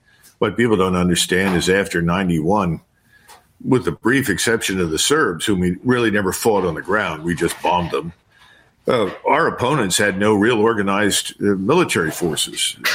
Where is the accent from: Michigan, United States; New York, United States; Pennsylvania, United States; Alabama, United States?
Pennsylvania, United States; Philadelphia; You know, I grew up in North Philadelphia. I saw that city run into the ground and deteriorate over many years.